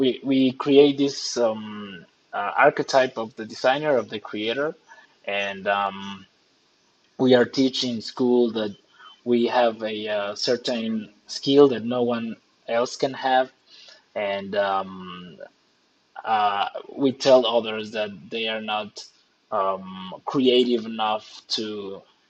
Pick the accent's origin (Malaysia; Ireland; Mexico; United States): Mexico; I'm from Mexico.